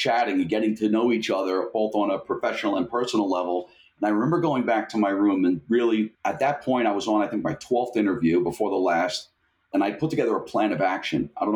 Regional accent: New York, United States; I came down and I remember thinking, I'm a New Yorker. I'm moving way too quick here.

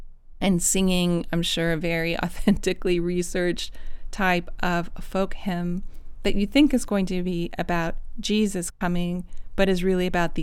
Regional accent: Las Vegas, Nevada, United States; I grew up in the desert. Well, I grew up in Las Vegas, but my dad was in the desert working for the National Science Foundation

